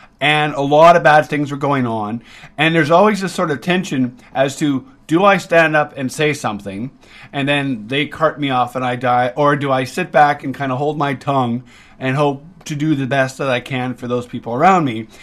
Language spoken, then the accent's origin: English; Canada; born there; because I was born in Canada